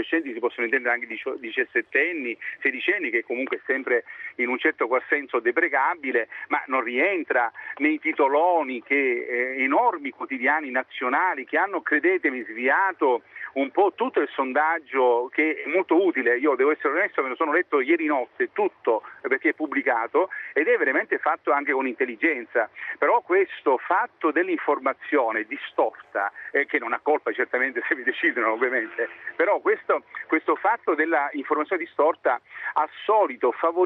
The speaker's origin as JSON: {"language": "Italian", "region": "Sicily", "country": "Italy", "said": "Io ad esempio da siciliano mi sono arrabbiato"}